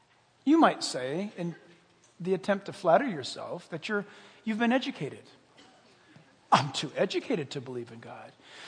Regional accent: New York, United States; born there; I was born in New York. My family were survivors, and that's just how it was.

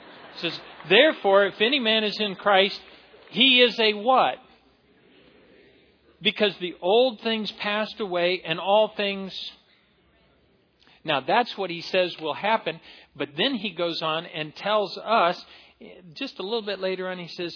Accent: Ecuador; I grew up in South America and I have a red passport.

